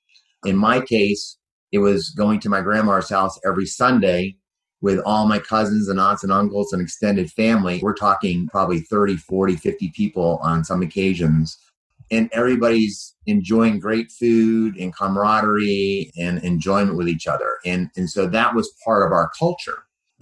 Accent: Massachusetts, United States; also born or lived in Southern US; I live in Massachusetts. I grew up outside of Boston, but I've lived down south for about 25 years until recently, and I moved back to Western Massachusetts.

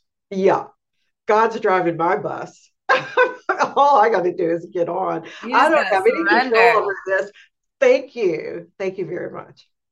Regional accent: Kentucky, United States; If you know that I'm from District 6710 in Western Kentucky

